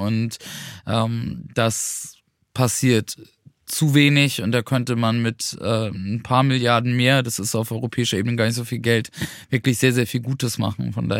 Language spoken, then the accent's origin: German; Schleswig-Holstein, Germany; Ich komme ja aus Schleswig-Holstein, Energiewendeland Nummer 1 in Deutschland